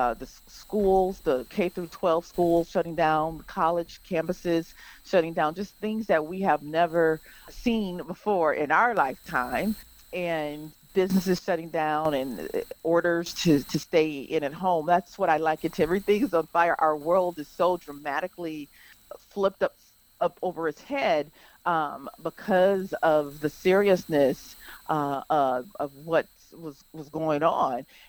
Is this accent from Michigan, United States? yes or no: yes; Michigan, United States; my home state of Michigan